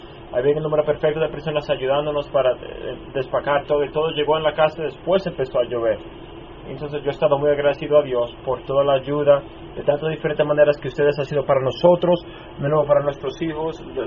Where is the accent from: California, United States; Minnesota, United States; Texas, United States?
Minnesota, United States; Donde me crié en Minnesota, donde hay 10.000 lagos, hay mucha agua fresca y siempre llovía ahí